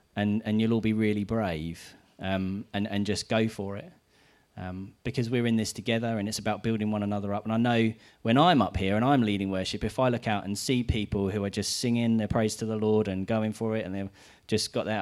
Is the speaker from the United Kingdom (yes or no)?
yes; United Kingdom; And as British people, we're not very good